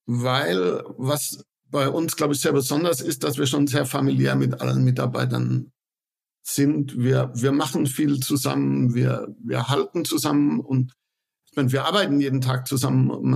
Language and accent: German; Mannheim, Baden-Württemberg, Germany; Also ich komme aus Mannheim schon immer, kenne viele Leute hier.